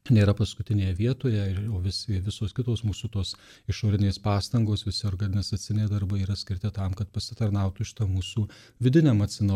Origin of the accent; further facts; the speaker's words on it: Vilkaviškis, Marijampolė County, Lithuania; now in Vilnius, Lithuania; aš 10 metų kaip vilnietis, bet tikrai ne nuo savo gimimo, esu užaugęs Vilkaviškyje.